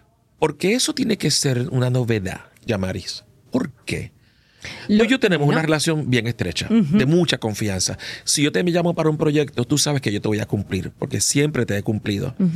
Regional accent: Manatí, Puerto Rico; en mi pueblo, en Manatí, donde yo soy, nací en Manatí

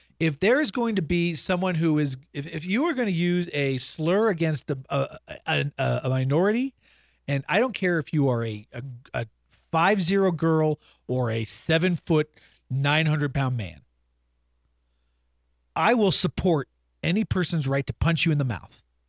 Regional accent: Boulder, Colorado, United States; You know, I grew up in Boulder and starting in the 1970s.

